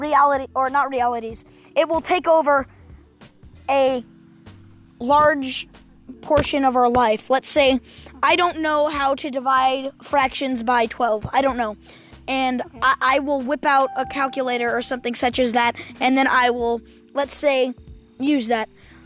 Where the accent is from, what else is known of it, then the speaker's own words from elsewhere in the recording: United States; But me and him are Americans as well.